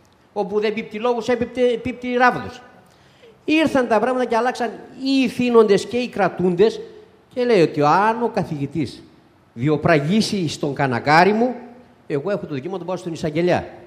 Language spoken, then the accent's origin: Greek; Elassona, Thessaly, Greece; Από την Ελασσόνα και συγκεκριμένα από την Ξηροκρανιά του χωριού